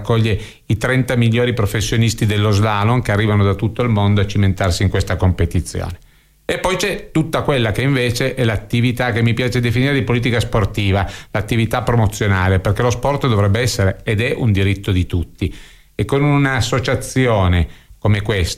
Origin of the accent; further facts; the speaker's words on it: Turin, Piedmont, Italy; Allora, io sono di Torino.